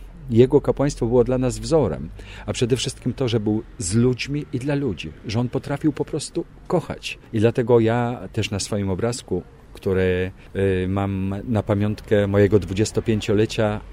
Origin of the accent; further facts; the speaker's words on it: Częstochowa, Silesian Voivodeship, Poland; urodziłem się w Częstochowie, wychowałem się w cieniu Jasnej Góry, pod płaszczem Matki Boskiej Częstochowskiej. Jestem kapłanem maryjnym, zakochanym w Matce Bożej